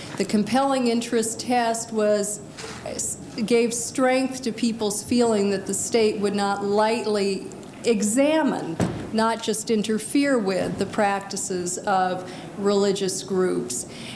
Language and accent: English; Bothell, Washington, United States; Where I grew up in Bothell, where Senator Murray discussed this small town of a two-block-long Main Street